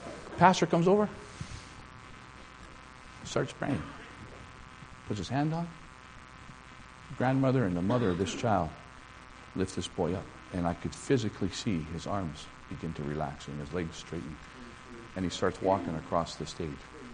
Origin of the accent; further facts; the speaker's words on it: Winnipeg, Manitoba, Canada; we're from Winnipeg.